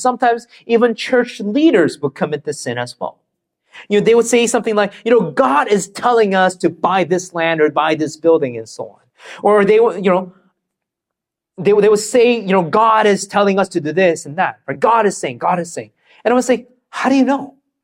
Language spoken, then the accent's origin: English; Canada; When I was growing up in Canada, one of the concepts that I just couldn't understand was this whole crossing of fingers, right?